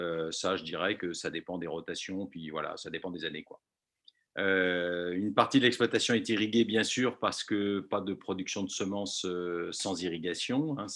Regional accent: Migné-Auxances, Nouvelle-Aquitaine, France; j'ai toujours vécu sur la commune, je suis né à Migny-Auzance et je demeure à Migny-Auzance et j'exerce mon métier à Migny.

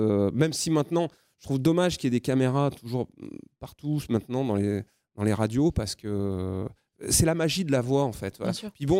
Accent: Grenoble, Auvergne-Rhône-Alpes, France; Je viens de Grenoble, zéro relation professionnelle.

